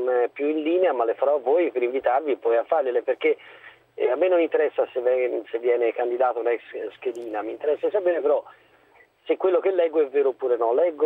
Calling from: Florence, Tuscany, Italy; Sono di Firenze, buonasera

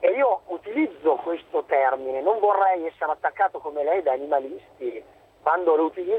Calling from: Barberino del Mugello, Tuscany, Italy; No, a Firenze, Barberino del Mugello.

